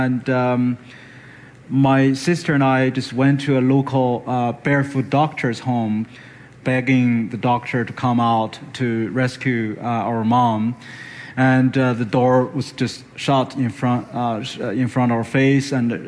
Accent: China; English is a second language; I grew up in China in a very poor village.

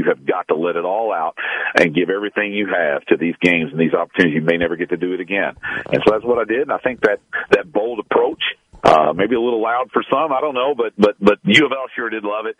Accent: Owensboro, Kentucky, United States; down at Kentucky Wesleyan where I grew up in Owensboro.

